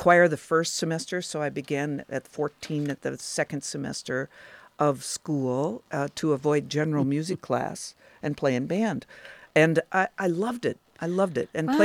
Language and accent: English; North Dakota, United States; also born or lived in Indiana / Norway; now in Oregon, United States; growing up in North Dakota, and took with a Norwegian gentleman, took lessons.